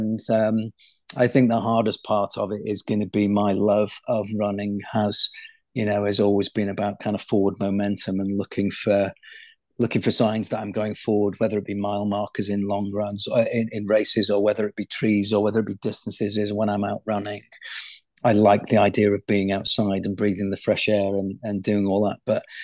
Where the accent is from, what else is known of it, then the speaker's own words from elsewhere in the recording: North West England, United Kingdom; You know, obviously growing up in Merseyside, the ball's around, not oval, and you kick it, you don't pick it up.